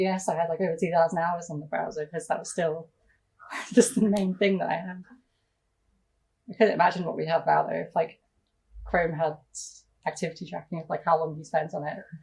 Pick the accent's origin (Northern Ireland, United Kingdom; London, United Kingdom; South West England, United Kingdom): South West England, United Kingdom; born there; now in Cardiff, United Kingdom; I was born in England in the West Country, but I moved to Wales a couple of years ago, and I've really kind of made it my home here.